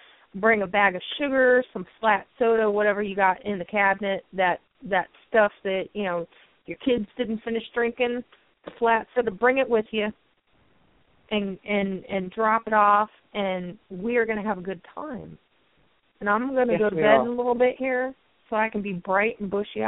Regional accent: California, United States; moved away; Which I still find bizarre because when I grew up in California, in most other states in the country, they sell liquor in the grocery stores

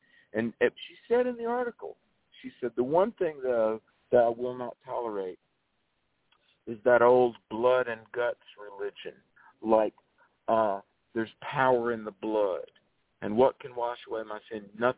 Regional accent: Greensboro, North Carolina, United States; I'll never forget, in my hometown paper of Greensboro, North Carolina, there was a female Unitarian minister.

